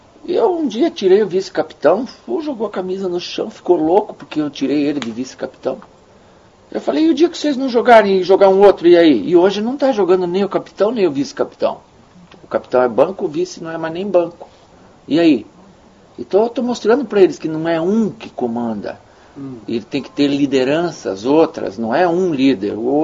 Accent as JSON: {"language": "Portuguese", "country": "Brazil", "said": "É tudo, é tudo, porque a gente é brasileiro e eles esperam do brasileiro 100% ter o que você dê já"}